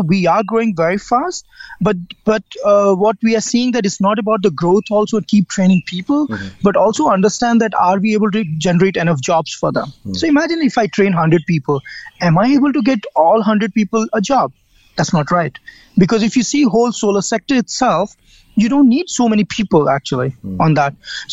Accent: India; also born or lived in Ranchi / Jodhpur / Mumbai / Bangalore; And we moved around a lot in India. So I was born in Ranchi, that's in Jharkhand. Then we moved to Jodhpur, Mumbai, Bangalore, Guwahati. So I moved a lot.

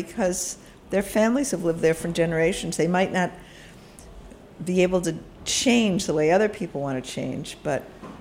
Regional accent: Providence, Rhode Island, United States; And like I come from Providence, which is a very similar town to Baltimore.

